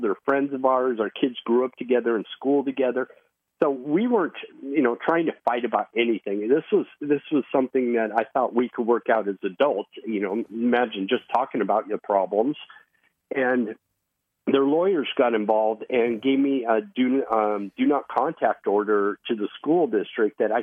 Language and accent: English; United States; but as an American, I just knew everything about it was wrong.